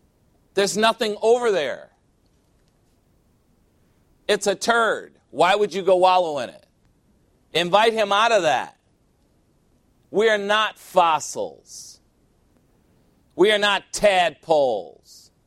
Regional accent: United States; I am not an African American. I resent the term. I'm an American.

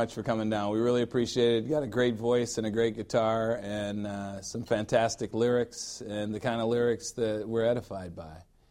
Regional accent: Chicago, Illinois, United States; I am from the Mayor Daley era in Chicago.

